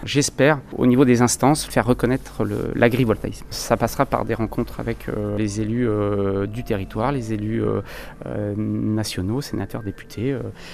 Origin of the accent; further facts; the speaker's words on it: Bourgogne-Franche-Comté, France; On vient de la région d'Auxerre, Chablis, Noyers-sur-Serein